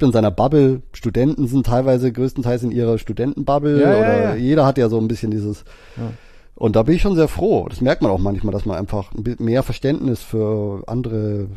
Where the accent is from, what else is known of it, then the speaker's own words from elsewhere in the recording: Landsberg am Lech, Bavaria, Germany; Ich komme aus Landsberg am Lech. Das ist westlich von München.